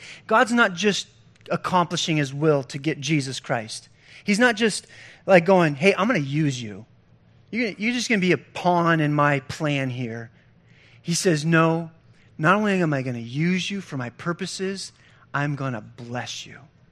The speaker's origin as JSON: {"language": "English", "region": "Pennsylvania", "country": "United States", "tie": "born or raised there", "said": "I grew up in Pennsylvania. I grew up on a farm. I was a farm kid. We were poor."}